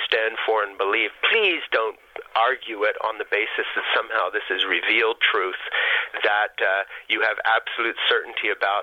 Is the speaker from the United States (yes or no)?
no; Switzerland; I'm 62 years old. I was born in 1952, and I grew up in Switzerland. My parents were both American missionaries